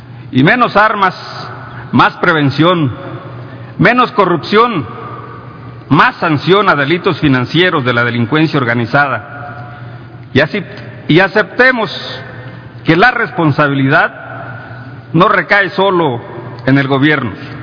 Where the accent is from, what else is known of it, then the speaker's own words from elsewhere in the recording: Guerrero, Mexico; Vengo del estado de Guerrero y los ciudadanos allá vivimos con temor permanente.